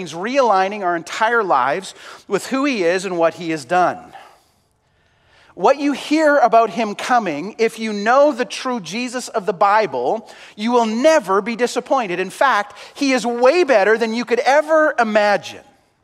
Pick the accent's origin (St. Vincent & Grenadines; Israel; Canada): Canada; I will say because I'm sad as a Canadian.